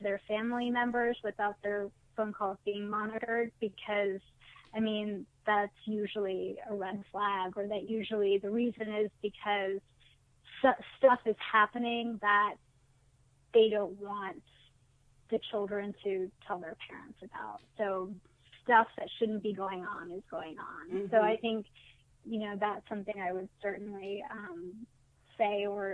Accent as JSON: {"language": "English", "town": "New York City", "region": "New York", "country": "United States", "tie": "born or raised there", "said": "I mean, I know in my family, because I grew up in New York City, I think they wanted me to go someplace rural"}